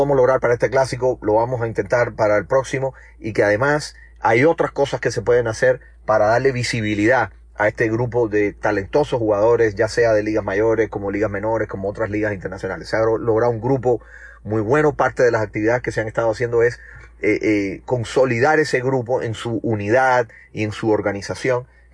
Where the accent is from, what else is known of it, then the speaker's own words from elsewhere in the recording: Cuba; somos los cubanos